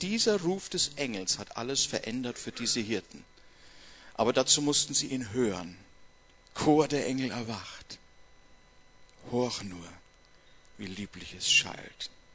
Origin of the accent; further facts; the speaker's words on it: Bavaria, Germany; Wir sind also schon wieder mitten in der sogenannten Staatenzeit, wie es bei uns in Bayern heißt